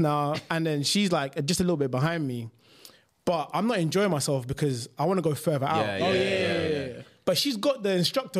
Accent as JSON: {"language": "English", "region": "London", "country": "United Kingdom", "tie": "born or raised there", "said": "Nah, I grew up in North London, but basically..."}